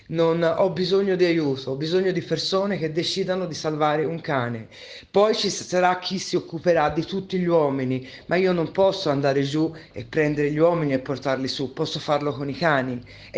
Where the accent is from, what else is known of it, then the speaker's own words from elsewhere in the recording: Florence, Tuscany, Italy; sono di Firenze.